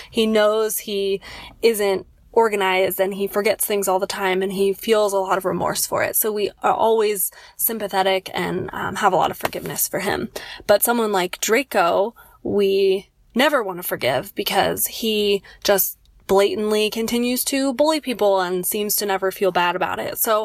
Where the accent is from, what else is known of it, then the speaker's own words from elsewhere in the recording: Loma Linda, California, United States; I'm from Loma Linda, California.